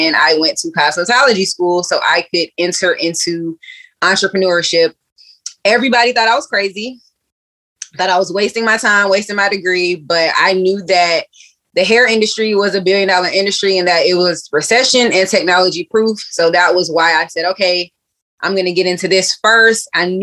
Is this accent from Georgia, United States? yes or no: yes; Riverdale, Georgia, United States; So I am born and raised in Riverdale, Georgia. My family is from Los Angeles, though. So my parents came here in the 80s.